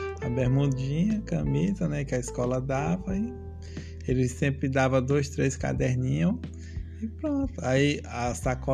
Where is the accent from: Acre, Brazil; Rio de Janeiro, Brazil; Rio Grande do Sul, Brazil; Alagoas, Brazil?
Alagoas, Brazil; São Brás; born there; esposo da Ludmilla, sou nordestino, nascido numa cidade chamada São Brás.